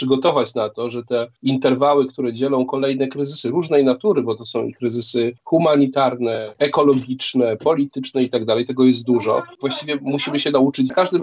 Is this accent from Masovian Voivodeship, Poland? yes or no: yes; Warsaw, Masovian Voivodeship, Poland; chociaż jestem z Warszawy